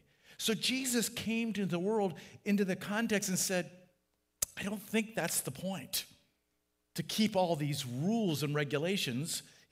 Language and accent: English; California, United States; we're living in a fruit basket, so to speak, living, growing up in the Central Valley.